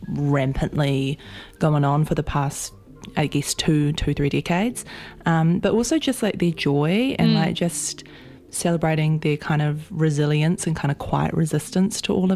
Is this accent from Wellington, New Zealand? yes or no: no; Ponsonby, Auckland, New Zealand; I grew up in Ponsonby and Grey Lynn, and I was always, I went to Ponsonby Primary and I was one of three Pacifica. There's only three Pacifica and Māori students there.